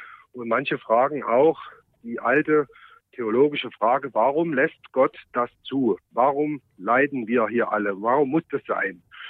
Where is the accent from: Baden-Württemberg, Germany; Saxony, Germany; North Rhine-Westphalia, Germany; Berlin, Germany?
Saxony, Germany; Leipzig; Ich bin im Leipziger Osten groß geworden, nämlich genau in derselben Straße, wo das Bruno-Plache-Stadion bis heute steht.